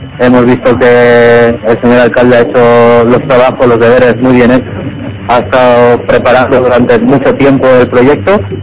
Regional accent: Castellón, Valencian Community, Spain; Venimos de Castellón, Valencia, la comunidad valenciana.

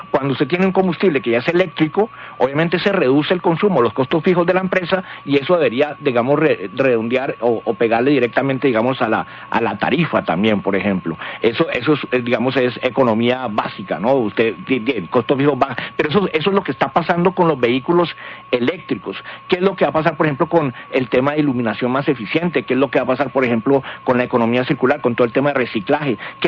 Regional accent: Cali, Valle del Cauca, Colombia; pero que van a generar esa transición en beneficio de nosotros también como caleños, ¿no?

